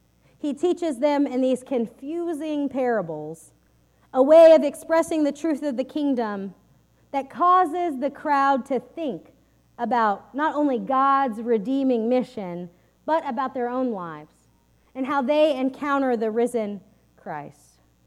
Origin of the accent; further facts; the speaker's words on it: Texas, United States; As you know, I am a Texan, and I am proud to say that the state flower of Texas is the bluebonnet